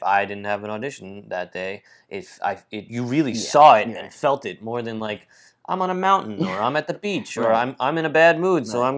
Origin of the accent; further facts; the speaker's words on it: New York, United States; now in Los Angeles, United States; And I miss New York. I'm a New Yorker, you know. I miss New York so much.